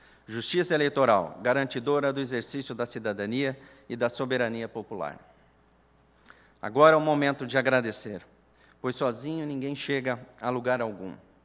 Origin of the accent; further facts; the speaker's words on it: Curitiba, Paraná, Brazil; cursar os primeiros anos de Direito na minha cidade natal de Curitiba